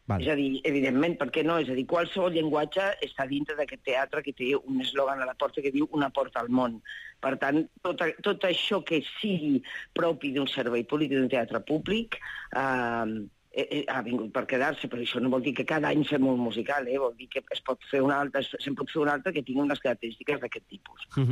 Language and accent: Catalan; Valencia, Valencian Community, Spain; Jo soc de València, safrà.